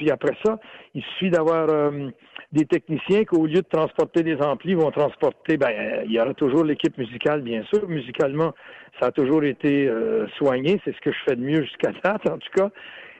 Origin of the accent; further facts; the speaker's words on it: Montreal, Quebec, Canada; Vous savez que je viens de Montréal, moi, hein